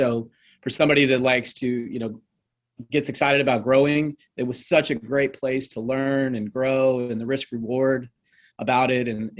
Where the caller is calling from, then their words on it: Houston, Texas, United States; Houston, Texas.